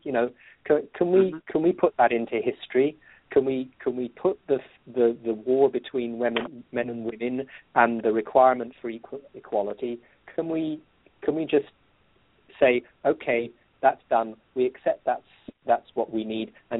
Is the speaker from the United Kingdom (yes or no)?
yes; United Kingdom; I'm British. I'm neutral.